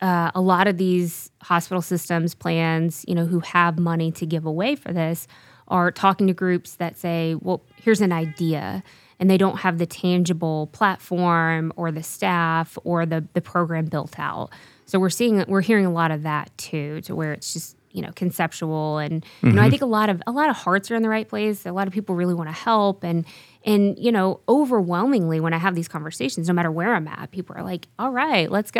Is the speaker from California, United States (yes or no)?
no; Arkansas, United States; I am from Arkansas.